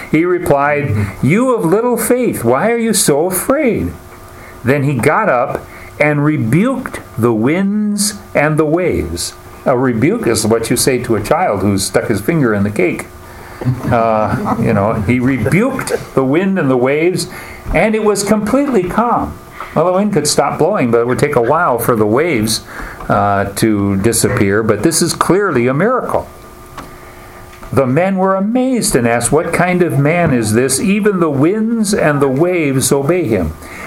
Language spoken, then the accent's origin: English; United States; So where I grew up on Lake Michigan, for example, when they first stocked the lake with salmon, people were out there fishing like crazy.